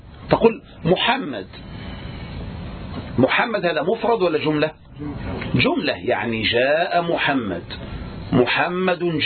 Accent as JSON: {"language": "Arabic", "country": "Egypt", "said": "ولهذا عندنا في مصر دائما يقطر ايش؟ ياهو كده"}